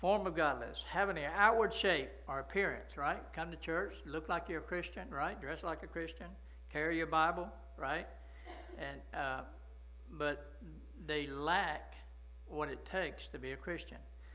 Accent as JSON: {"language": "English", "town": "Coolidge", "region": "Arizona", "country": "United States", "tie": "born or raised there", "said": "My best friend, I don't see him but once a year. We was raised up together in Coolidge."}